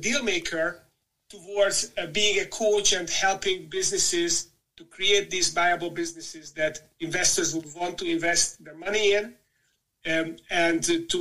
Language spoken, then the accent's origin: English; Budapest, Hungary; English is a second language; moved away as an adult; also born or lived in Greece / Netherlands / United Kingdom; my home town of Budapest in Hungary.